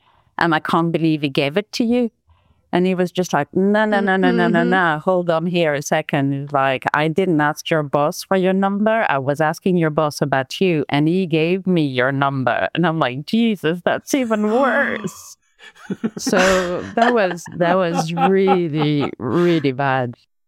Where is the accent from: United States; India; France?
France; English is a second language; now in Palma, Spain; I'm calling from Mallorca, from Palma de Mallorca. I'm actually French. And after a few years and visiting different countries, I've settled on this beautiful island.